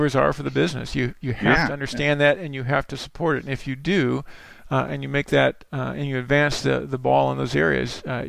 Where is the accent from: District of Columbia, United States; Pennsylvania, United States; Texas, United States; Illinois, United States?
District of Columbia, United States; Washington; born there; I was born in Washington, D.C. in the United States, and my father took me as a young boy to the cherry blossom season there.